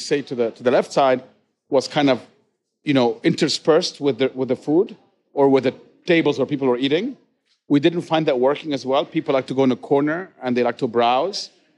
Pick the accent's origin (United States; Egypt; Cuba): Egypt; Cairo, Cairo Governorate; I grew up in Cairo. Right. I'm Egyptian.